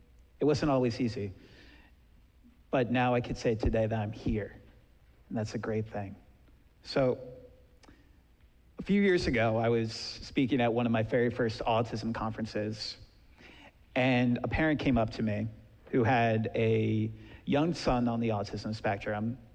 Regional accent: New Jersey, United States; Born and raised in New Jersey, they took me to see some of the best physicians, the best therapists, and the best people in our tri-state area.

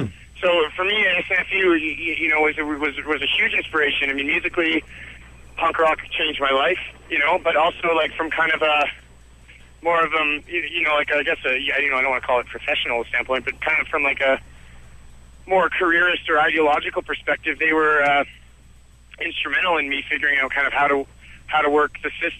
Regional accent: Canada; like my record is kind of thematically, you know, and lyrically focused around kind of like, you know, being Canadian

